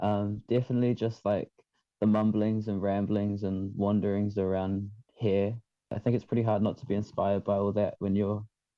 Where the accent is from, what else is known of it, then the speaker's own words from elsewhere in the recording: Manurewa, Auckland, New Zealand; also born or lived in Kaisahu; I'm from Kaisahu, but I was raised in Manurewa.